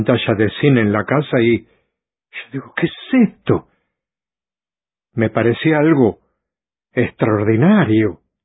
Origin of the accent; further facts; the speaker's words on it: Málaga, Andalusia, Spain; Yo prácticamente viví toda mi niñez en Caposta, la capital de Málaga. Papá era sastre, mamá costurera, tenían un pequeño negocio